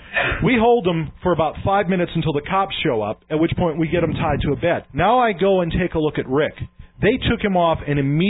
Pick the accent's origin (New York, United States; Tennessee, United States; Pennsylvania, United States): New York, United States; I have been beaten up every week when I was growing up in New York.